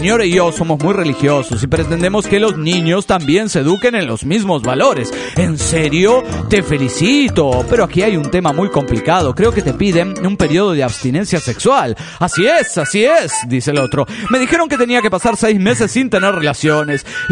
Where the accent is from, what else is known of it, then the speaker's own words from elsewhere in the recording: Cochabamba, Bolivia; Soy juez de Cochabamba, Bolivia.